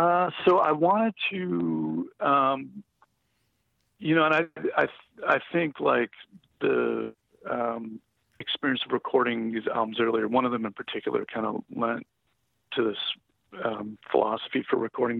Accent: Los Peñasquitos, California, United States; So I grew up in Los Peñasquitos, California, which is inland San Diego.

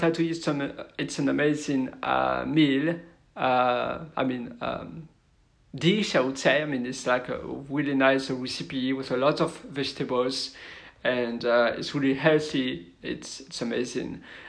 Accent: Belgium; English is a second language; In my case, I'm from Belgium

